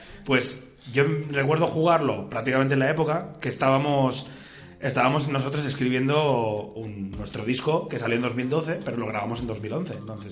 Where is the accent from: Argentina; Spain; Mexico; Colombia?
Spain; Balearic Islands; yo soy músico, toco en varias bandas, una de ellas es … somos de Mallorca